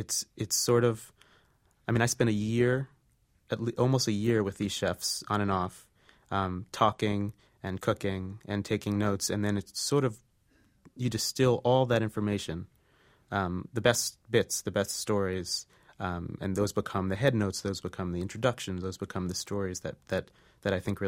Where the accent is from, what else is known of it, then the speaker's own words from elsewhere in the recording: New Jersey, United States; I mean, I'm basically a kid. I grew up in New Jersey. I didn't go on a plane till I was 19. I've been out of the country a handful of times.